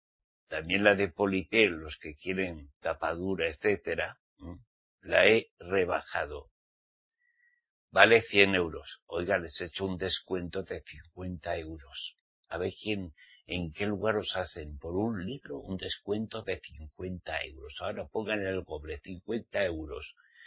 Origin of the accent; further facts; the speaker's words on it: Spain; en mi país, España